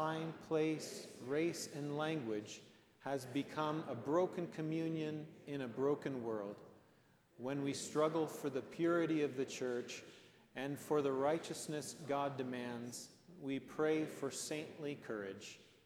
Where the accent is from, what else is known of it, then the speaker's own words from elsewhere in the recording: Grimsby, Ontario, Canada; though I'm from Grimsby, Hamilton area, there's a lot of people, meaningful people in my life down toward Dorchester and London, family members and that.